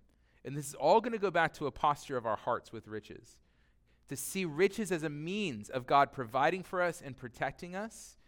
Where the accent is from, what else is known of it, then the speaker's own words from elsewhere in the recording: United States; if I really do fit that rich category as an American, as a Westerner, that makes me a little bit uncomfortable.